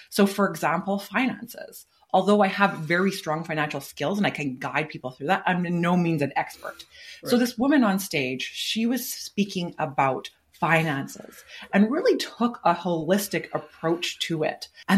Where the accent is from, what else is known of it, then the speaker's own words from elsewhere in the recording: Calgary, Alberta, Canada; There is a conference happening here in my hometown, Calgary, Alberta, next Saturday.